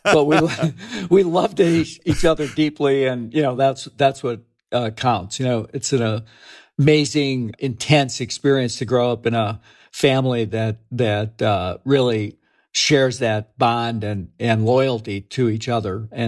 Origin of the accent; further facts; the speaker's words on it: Chicago, Illinois, United States; great to be talking to someone from Chicago. I was just back there, actually. Yeah, I grew up, my father was a blue-collar worker.